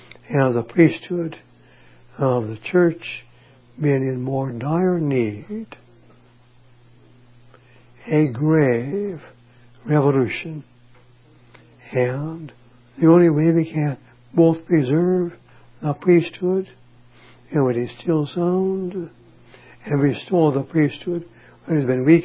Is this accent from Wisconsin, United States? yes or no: no; Detroit, Michigan, United States; And I came from Detroit.